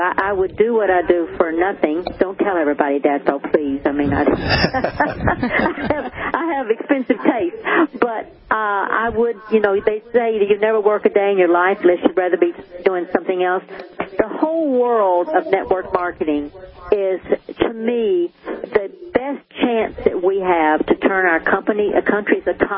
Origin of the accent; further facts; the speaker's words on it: Tennessee, United States; I was raised in Tennessee in poverty